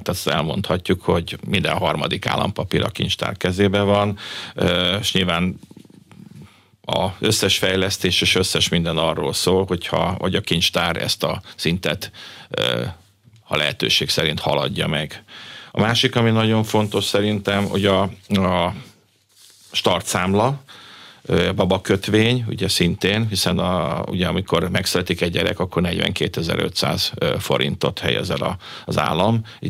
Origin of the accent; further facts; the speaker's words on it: Hungary; Hát nyilván magyarok vagyunk